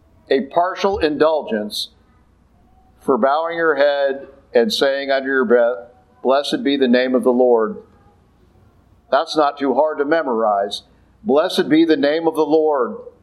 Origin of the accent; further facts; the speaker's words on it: Midwest, United States; born there; I was born in the Midwest.